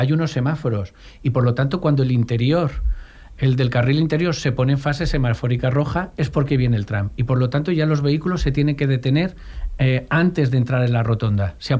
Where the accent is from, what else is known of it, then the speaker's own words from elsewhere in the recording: Jesús Pobre, Valencian Community, Spain; Por ejemplo, bueno, yo que vengo de Jesús Pobre